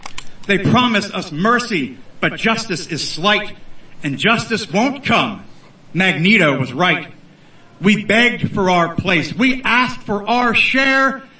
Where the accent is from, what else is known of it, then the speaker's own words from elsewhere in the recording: Harrisburg, Pennsylvania, United States; moved away as an adult; now in New Zealand; I'm from the state of Pennsylvania, the city of Harrisburg